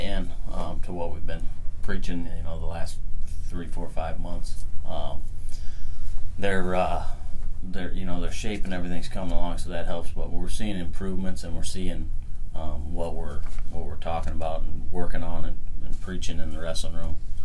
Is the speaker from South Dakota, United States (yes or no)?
yes; Harrisburg, South Dakota, United States; I grew up in Harrisburg, South Dakota, so just down the road, you know, 15 minutes away.